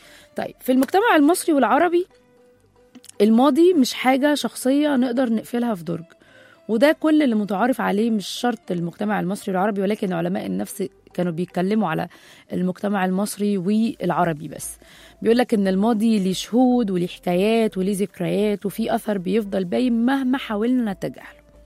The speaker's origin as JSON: {"language": "Arabic", "country": "Egypt", "said": "احنا كمجتمع مصري وعربي بنحب نتناسى"}